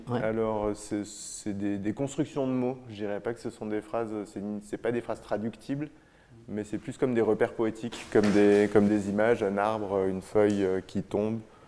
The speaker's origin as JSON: {"language": "French", "region": "Occitanie", "country": "France", "said": "Et depuis 3 ans, on est de retour dans ma région d'origine. On s'est installé à la Salvetat Saint-Gilles, juste à côté de Toulouse."}